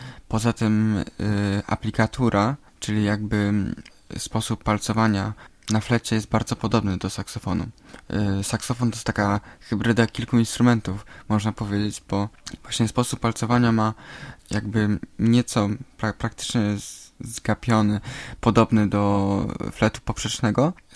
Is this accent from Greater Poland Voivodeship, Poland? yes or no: no; Gorlice, Lesser Poland, Poland; Mieszkałem w sumie... ja pochodzę z Gorlic, jednak tam się urodziłem, jednak mieszkam w małej wsi nieopodal Gorlic, jest to Kobylanka.